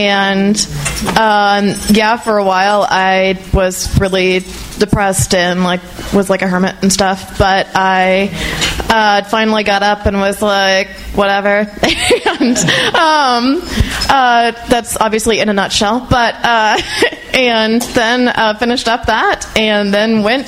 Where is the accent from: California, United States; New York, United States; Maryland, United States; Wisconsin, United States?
Maryland, United States; Rockville; I am from Rockville, Maryland.